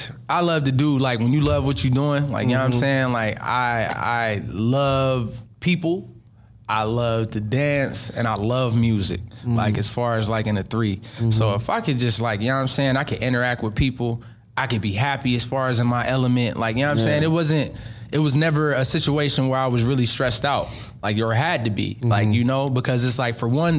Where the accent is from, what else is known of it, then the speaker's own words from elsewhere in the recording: Youngstown, Ohio, United States; I ain't from Columbus. No disrespect to them. I love y'all too, but I'm from Youngstown, Ohio.